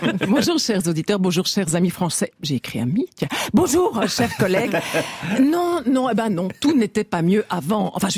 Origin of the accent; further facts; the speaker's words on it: Belgium; en tant que Belge